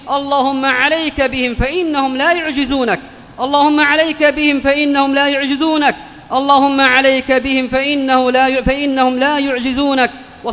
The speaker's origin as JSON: {"language": "Arabic", "country": "Yemen", "said": "بلادنا اليمن"}